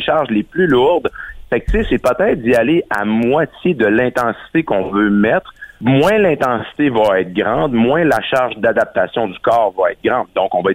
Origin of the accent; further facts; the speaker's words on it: Quebec, Canada; Puis en tant que Québécois, ben je serais porté à dire achetez donc du sirop d'érable